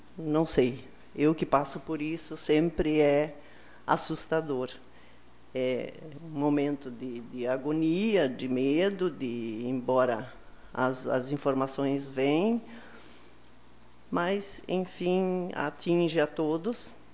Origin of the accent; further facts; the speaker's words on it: Capitão, Rio Grande do Sul, Brazil; born there; eu que nasci em Capitão, eu nunca imaginei que poderia acontecer o que aconteceu lá